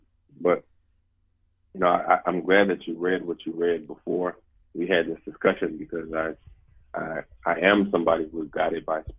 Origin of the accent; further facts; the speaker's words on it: Gulf Coast, United States; born there; I was born in the United States, in the occupied territory of the United States. And I was born on the Gulf Coast.